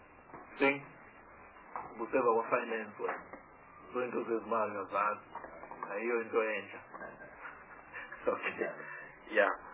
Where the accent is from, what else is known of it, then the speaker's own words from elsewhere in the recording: Mpumalanga, South Africa; I come from Mpumalanga province as well.